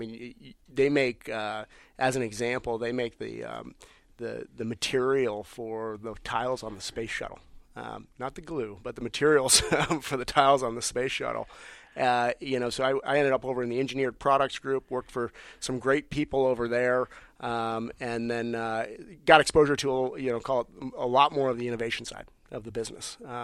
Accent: Denver, Colorado, United States; So I moved from Kansas City to Colorado, worked, which was my home, Denver, Colorado, which was my hometown.

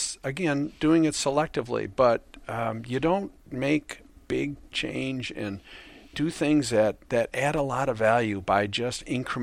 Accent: Milwaukee, Wisconsin, United States; No, I'm from the Milwaukee area. I went to Marquette, as you indicated, in the old Al McGuire days. I loved growing up where I grew up. It was a great experience. But Texas has now gotten into my blood, and I'm a Texan.

